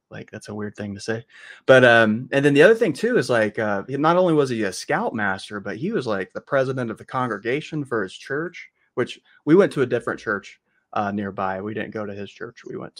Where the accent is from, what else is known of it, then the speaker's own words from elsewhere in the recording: Park City, Kansas, United States; And really, so I grew up in Park City, Kansas, and so it was like a small town north of Wichita